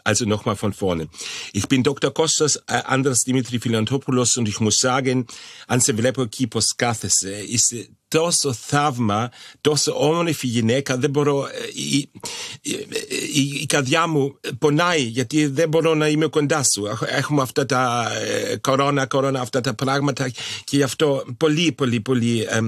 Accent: Greece; German is a second language; Also in meine Heimat, in Griechenland.

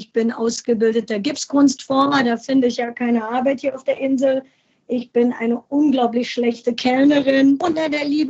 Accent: Berlin, Germany; als Berliner so multikulturell.

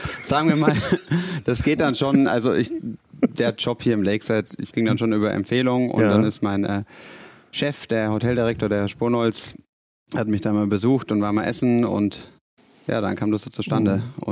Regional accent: Munich, Bavaria, Germany; nach München, ne? Was auch quasi meine Heimat ist.

